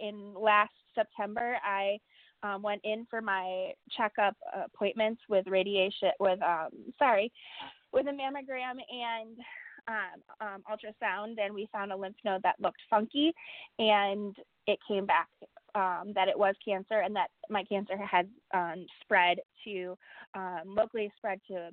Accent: Chicago, Illinois, United States; Yeah, so I am a Chicagoan, born and raised. I'm 33 years old

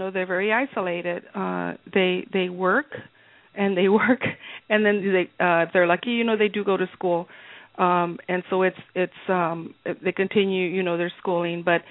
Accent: Edinburg, Texas, United States; I was born and raised in South Texas, and actually I always talk about, that I'm a farm girl in rural South Texas in Edinburgh.

